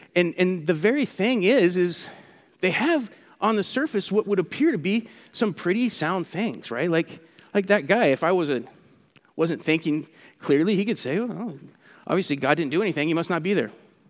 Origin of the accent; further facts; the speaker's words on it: Anderson, California, United States; And we're talking through, and I come from Anderson, California